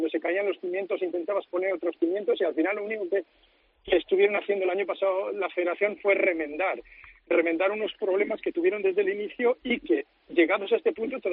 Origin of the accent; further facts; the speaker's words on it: León, Castile and León, Spain; also born or lived in Oklahoma; cuando yo vivía en Estados Unidos. Yo soy de León, entonces a los de León nos llaman cazurros, no es algo peyorativo.